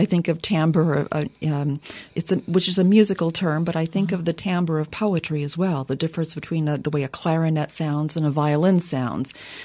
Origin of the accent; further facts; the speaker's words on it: Lafayette, Louisiana, United States; Yes, I'm from Lafayette originally. My father's side of the family is Cajun.